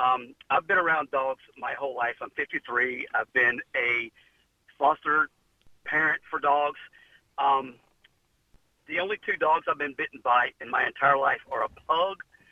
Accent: United States; All right, my two cents were, I'm from America.

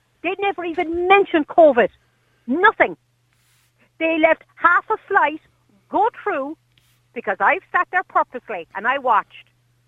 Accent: Ireland; I'm an Irish citizen. I need to get home.

